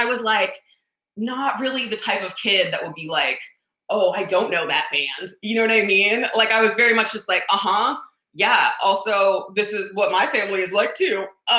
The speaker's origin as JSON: {"language": "English", "region": "Minnesota", "country": "United States", "tie": "born or raised there", "said": "I grew up in the Twin Cities, St. Paul, Minneapolis"}